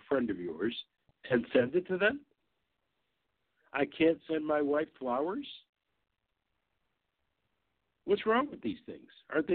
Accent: Michigan, United States; In Michigan, my home state, where almost everyone travels by car

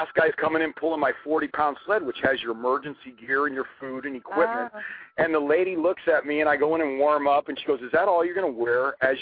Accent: California, United States; And I'm from California.

